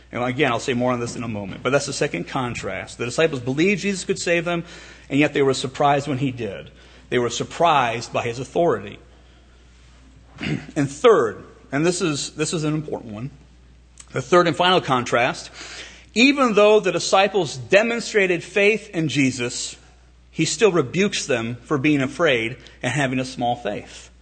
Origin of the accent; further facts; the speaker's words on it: Midwest, United States; I grew up near Lake Michigan.